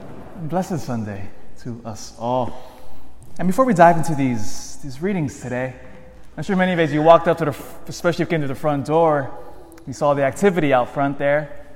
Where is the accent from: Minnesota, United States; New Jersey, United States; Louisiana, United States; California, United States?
California, United States; Sacramento; was my pastor as a little kid growing up in South Sacramento at St. Charles Borromeo.